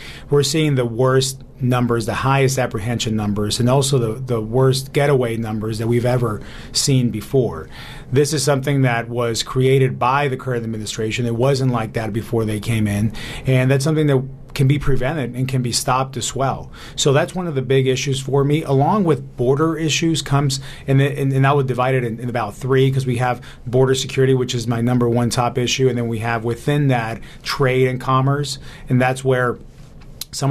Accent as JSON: {"language": "English", "town": "Tucson", "region": "Arizona", "country": "United States", "tie": "born or raised there", "said": "I'm from the area. I grew up here in Tucson, and Laura and I are raising our six kids here."}